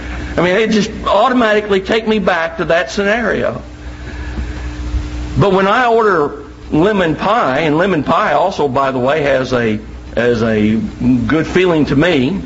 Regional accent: Kansas, United States; the little town that I grew up in over in Kansas.

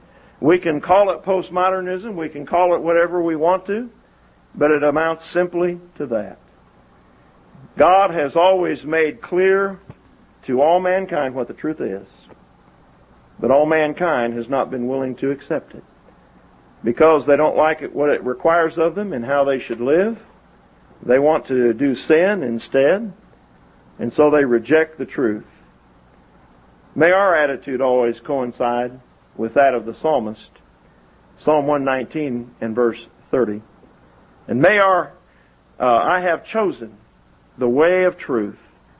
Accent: the North, United States; Lyndall and I, you know, I'm from the North, he's from the South.

